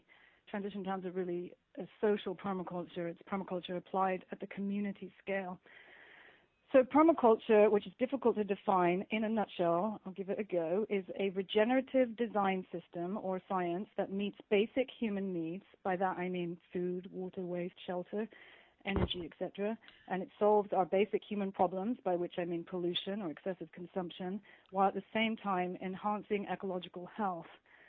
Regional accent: United Kingdom; I'd been working as an activist, gosh, since I was like 11 or 12, growing up in the Thatcher era in the UK.

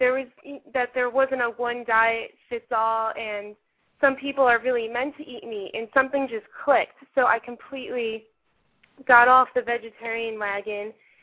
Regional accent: Mahwah, New Jersey, United States; I'm from Mahwah, New Jersey.

